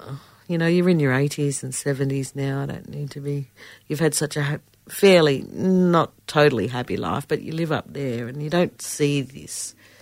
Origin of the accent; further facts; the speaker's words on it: Darwin, Northern Territory, Australia; I'm from Darwin.